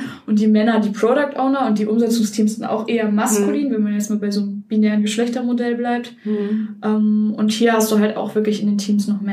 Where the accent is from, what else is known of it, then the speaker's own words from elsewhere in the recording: Duisburg, North Rhine-Westphalia, Germany; ich bin aus Duisburg, also ich bin im Westen sozusagen groß geworden